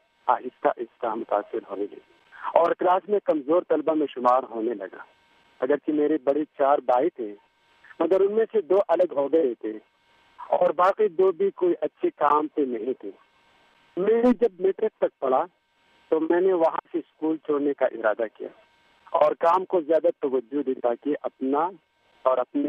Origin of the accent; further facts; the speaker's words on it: Saidu Sharif, Khyber Pakhtunkhwa, Pakistan; born there; اور میں ضلع سوات کا ایک چھوٹے سے گاؤں سیدو شریف میں پیدا ہوا ہوں.